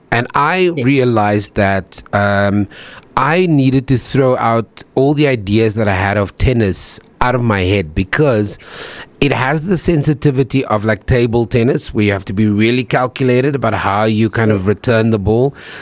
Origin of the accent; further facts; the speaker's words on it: Cape Town, Western Cape, South Africa; I'm a Cape Flats boy too, and I grew up in the streets of Cape Town